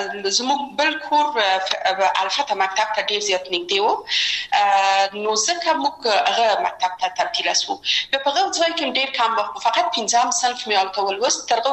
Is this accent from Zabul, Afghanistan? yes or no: no; Kabul, Afghanistan; زه اصلا د میدان وردګ ولایت یم او په کابل کې بیا زیږیدلې یم. په کابل کې زیږیدلې یم، په کابل کې لوی شوم، په کابل کې مې درسونه وویل او ټول کارونه فعالیتونه مې په کابل کې و.